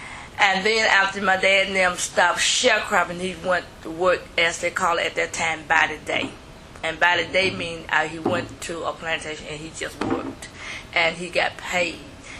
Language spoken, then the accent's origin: English; Johnstown, United States; Well, I was born and reared around Johnstown in the rural area of Johnstown, where I still reside in the rural.